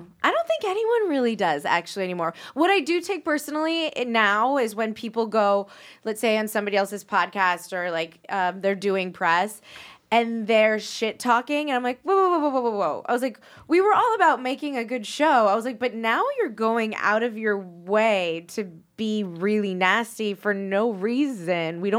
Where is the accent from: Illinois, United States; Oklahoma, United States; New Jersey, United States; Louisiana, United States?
Louisiana, United States; New Orleans; She always says it's like the Southern woman thing, but I'm like, girl, I'm from New Orleans. Like, I didn't get that.